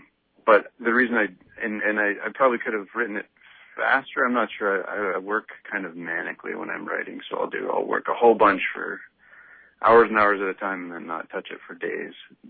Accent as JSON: {"language": "English", "region": "Alaska", "country": "United States", "tie": "born or raised there", "lives_now": "Anchorage, United States", "said": "I grew up out on the Kuskokwim River in southwest Alaska, and a couple of villages around the Bethel area, and then went to high school in Bethel."}